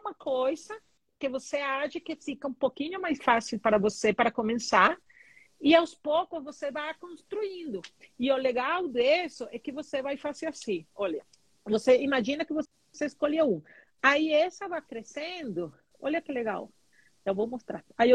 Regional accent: Venezuela; also born or lived in Brazil; soy venezolana, viví muchos años en Brasil

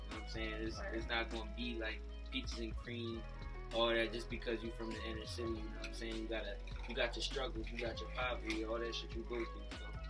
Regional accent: Philadelphia, Pennsylvania, United States; Yeah, I grew up in Philly mostly on the brink of getting older and grown.

